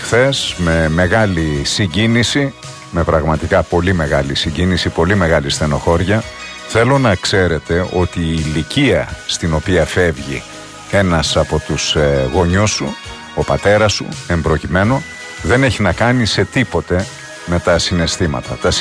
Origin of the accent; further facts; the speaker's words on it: Alexandroupoli, Eastern Macedonia and Thrace, Greece; επειδή κατάγομαι από την περιοχή, έχω ρίζες στην ευρύτερη περιοχή, έχω γεννηθεί στην Αλεξανδρούπολη και η καταγωγή της οικογένειάς μου είναι από την Ορεστιάδα, είμαι Θρακιώτης.